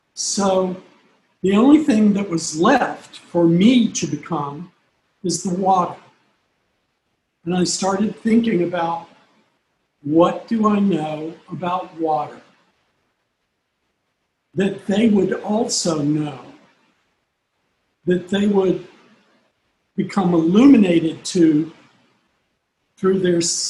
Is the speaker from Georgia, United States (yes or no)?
yes; Georgia, United States; now in New York, United States; When I went camping, because I'm from Georgia, we went camping in the mountains of the foothills of the Blue Ridge Mountains.